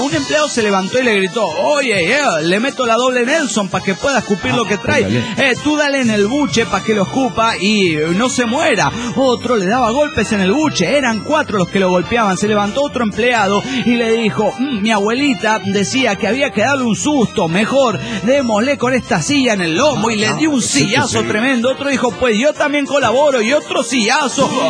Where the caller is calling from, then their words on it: Caracas, Capital District, Venezuela; de Caracas, Venezuela.